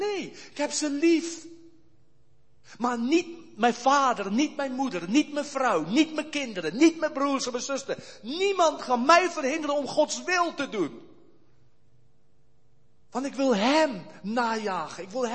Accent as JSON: {"language": "Dutch", "country": "South Africa", "moved": "as an adult", "lives_now": "Netherlands", "said": "toen ik kwam uit Zuid-Afrika."}